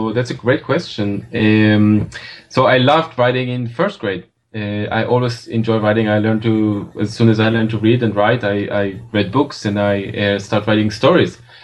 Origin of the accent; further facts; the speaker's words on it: Israel; I grew up in Israel. I forgot to say that.